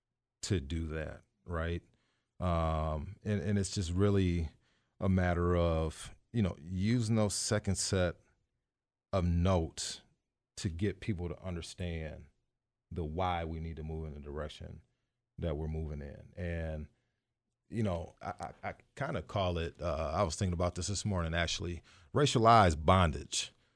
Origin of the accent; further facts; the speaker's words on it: Madison, Wisconsin, United States; because I grew up in the North. I was a part of the desegregation efforts in the Madison School District in 1984